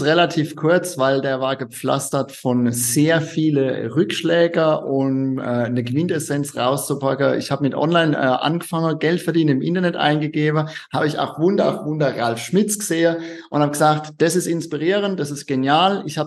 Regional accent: Rhineland-Palatinate, Germany; accent: Palatine; Nein, ich bin Pfälzer und das ist auch gut so, das hört man unschwer an meinem Dialekt.

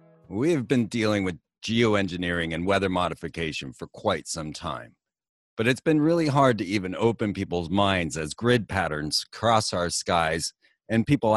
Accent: Orlando, Florida, United States; Now, growing up in Orlando, watching many, many rocket launches

